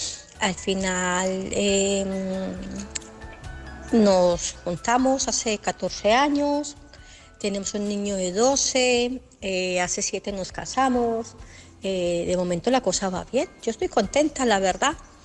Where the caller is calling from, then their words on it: Barcelona, Catalonia, Spain; de Barcelona.